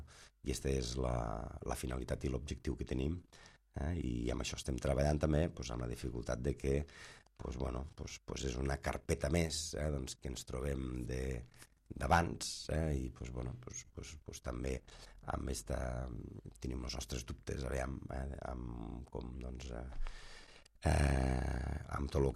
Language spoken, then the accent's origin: Catalan; Catalonia, Spain; A vegades diuen, no, és que tu d'on ets? Pues, bueno, jo sóc, a vegades els hi contesto, jo sóc d'allí on s'acaba l'autovia, aquell territori que allà que s'acaba l'autovia.